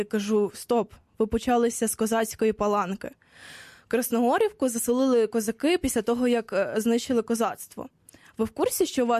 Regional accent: Krasnohorivka, Donetsk Oblast, Ukraine; ніколи не виїжджати з мого рідного міста і все.

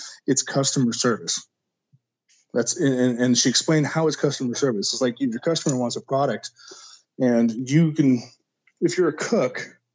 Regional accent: Texas, United States; So we're both Texan and I talk to her regularly

